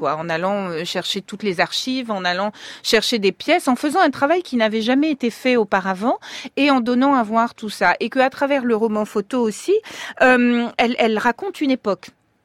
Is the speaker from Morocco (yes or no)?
yes; Morocco; moi j'ai grandi au Maroc.